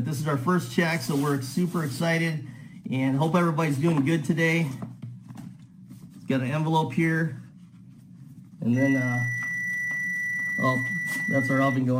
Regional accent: Kansas City, Missouri, United States; I'm from Kansas City, Missouri.

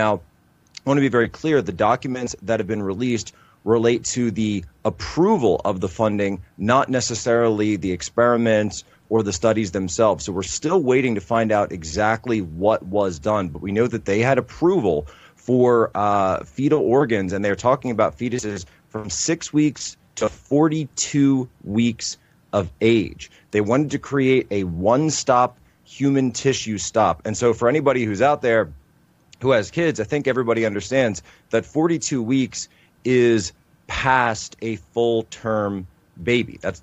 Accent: Philadelphia, Pennsylvania, United States; in the city of my hometown back in Philadelp

